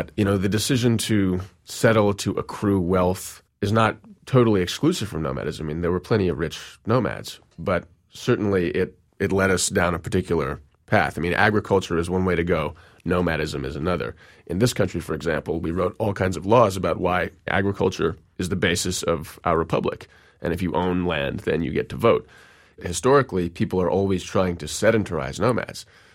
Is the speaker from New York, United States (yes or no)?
yes; New York City, New York, United States; born or raised there